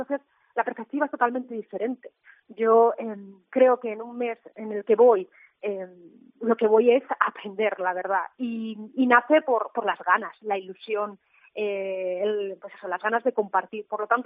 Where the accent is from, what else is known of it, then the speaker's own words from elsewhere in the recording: Ortigosa del Monte, Castile and León, Spain; como la gente de mi pueblo de Ortigosa del Monte, que ha dado material